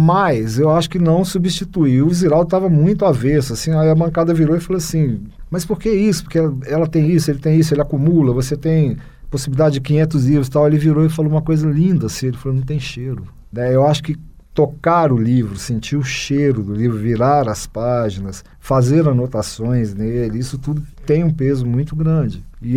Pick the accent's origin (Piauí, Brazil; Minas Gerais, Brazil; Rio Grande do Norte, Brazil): Minas Gerais, Brazil; Como bom mineiro, eu pedi 3 leituras críticas